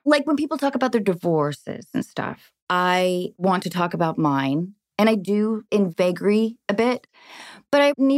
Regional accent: Edmonds, Washington, United States; I grew up in Edmonds, Washington. It's just north of Seattle.

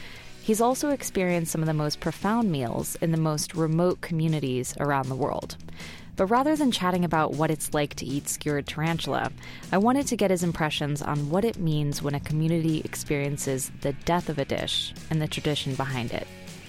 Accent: Austin, Texas, United States; welcome to my hometown, Austin, Texas

